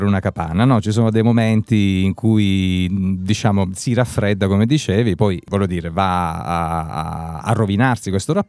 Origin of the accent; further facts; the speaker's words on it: Apulia, Italy; Io da pugliese non dovrei dirlo, perché in realtà siamo molto fortunati geograficamente